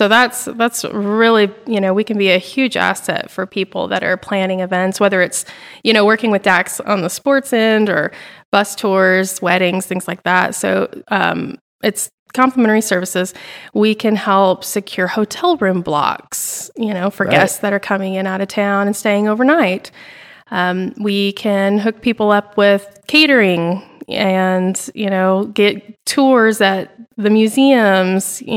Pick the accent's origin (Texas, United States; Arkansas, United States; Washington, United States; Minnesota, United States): Arkansas, United States; Bentonville; I'm from Bentonville, was born and raised here, so Bentonville kid myself.